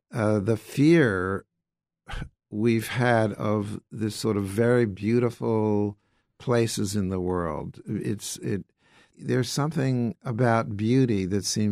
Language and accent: English; Long Island, New York, United States; I grew up in Gatsby country. I grew up on Long Island when I was a boy.